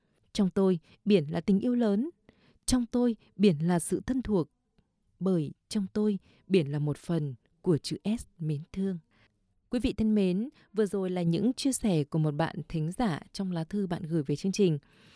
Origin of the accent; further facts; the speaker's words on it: Northern Vietnam, Vietnam; Tôi sinh ra và lớn lên ở một vùng quê Bắc Bộ thanh bình yên ả.